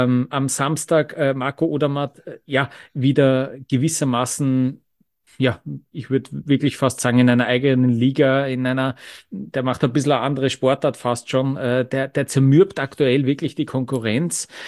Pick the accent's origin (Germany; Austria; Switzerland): Austria; Vienna; ich habe ja als Wiener